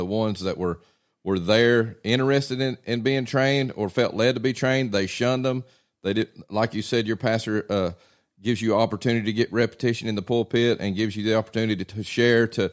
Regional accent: Tellico Plains, Tennessee, United States; just as Roman and I do for Poplar Bluff and the church I grew up here in Tellico Plains.

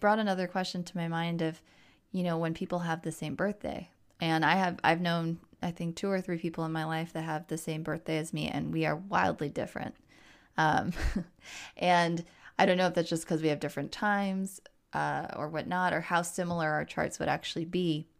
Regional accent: New York, United States; I'm from the East Coast. Raised in New York, we handle things very differently culturally

